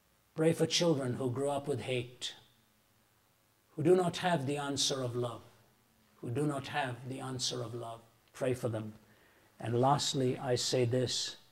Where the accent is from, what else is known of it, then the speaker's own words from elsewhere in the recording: Delhi, India; when I grew up in Delhi